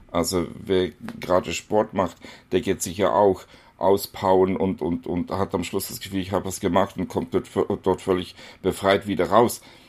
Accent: Basel, Basel-Stadt, Switzerland

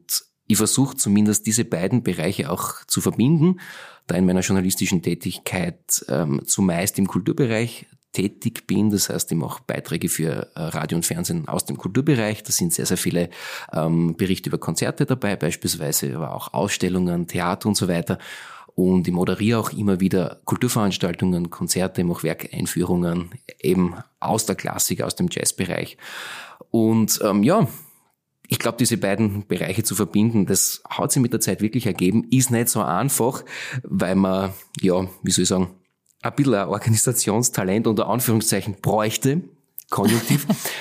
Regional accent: Anger, Styria, Austria; Habe mich da von meinem Heimatort Anger ungefähr 35 Minuten mit dem Bus aufgemacht

